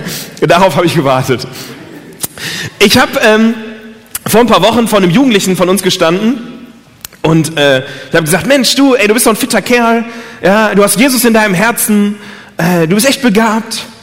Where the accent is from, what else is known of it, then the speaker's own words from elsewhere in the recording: Lemgo, North Rhine-Westphalia, Germany; Ich komme aus Lemgo. Das ist in der Nähe von Bielefeld.